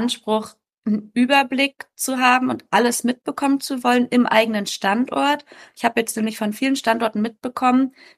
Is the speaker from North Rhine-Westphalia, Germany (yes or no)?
no; Berlin, Germany; als Berliner